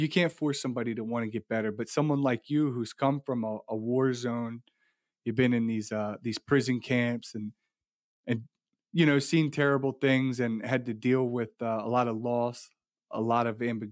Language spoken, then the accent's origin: English; United States; born there; even though I was born in America, so I feel very lucky. And although I was born into kind of a shitty situation, but at least I was born into a shitty situation in the United States.